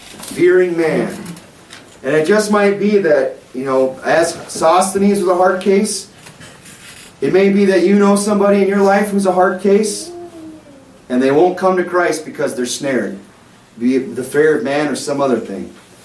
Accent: Michigan, United States; Just because I'm from Michigan doesn't mean I know of traps, right?

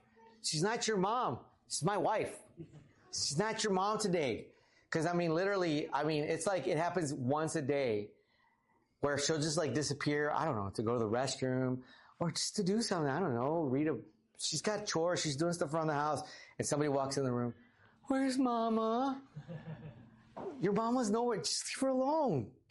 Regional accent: Texas, United States; I grew up in the Rio Grande Valley where it's like literally 20 degrees hotter than it is here. And there's like 20% more humidity all year round.

